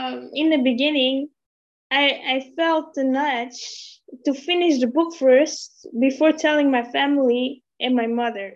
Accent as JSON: {"language": "English", "country": "Belgium", "tie": "born or raised there", "said": "So I grew up in Belgium because I'm born in Belgium"}